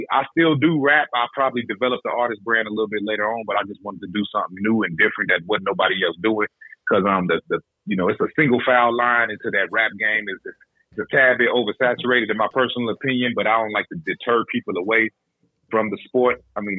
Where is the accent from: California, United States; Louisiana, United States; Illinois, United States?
Illinois, United States; Peoria; I'm from Peoria, Illinois, outside of Chicago, home of Richard Pryor.